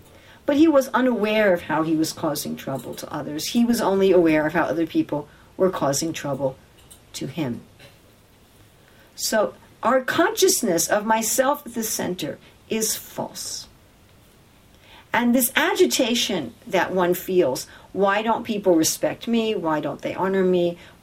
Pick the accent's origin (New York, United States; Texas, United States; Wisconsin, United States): New York, United States; I'm from New York, so I think New York is the center.